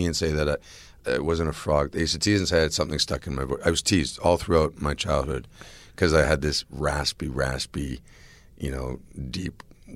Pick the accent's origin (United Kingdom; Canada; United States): Canada; Toronto, Ontario; born or raised there; also born or lived in Barbados / Calgary